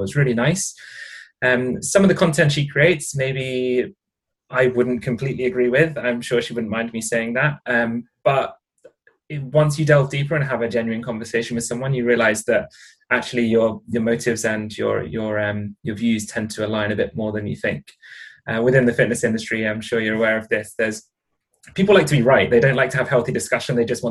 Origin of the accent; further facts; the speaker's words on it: South East England, United Kingdom; accent: southern English; As you can tell from my accent, I'm very English, like the very south of England.